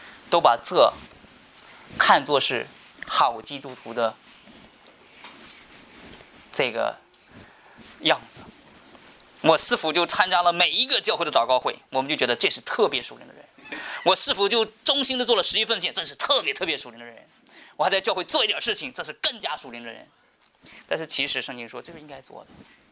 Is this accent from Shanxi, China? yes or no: yes; Shanxi, China; 但是我们是我们山西人，我们知道在山西死了好多宣教士